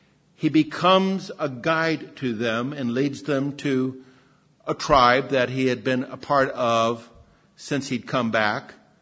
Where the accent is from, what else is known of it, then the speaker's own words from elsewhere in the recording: Pasadena, California, United States; I've done this, I've said, hey, hi, Riverside. Yeah, but I grew up in Pasadena. Oh, I grew up on Hill Street.